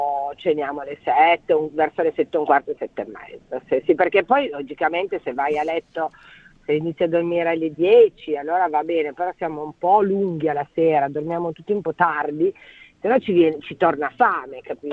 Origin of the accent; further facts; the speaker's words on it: Turin, Piedmont, Italy; io sono del nord, come te, sono di Torino, sono un piemontese, però io in Piemonte ho sempre mangiato tardi